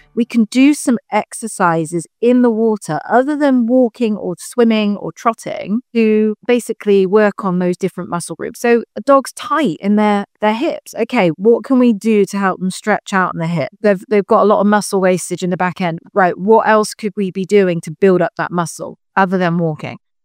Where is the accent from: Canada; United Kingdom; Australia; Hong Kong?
United Kingdom; moved away as an adult; now in Texas, United States; As you can tell, I'm not from Texas, from the UK.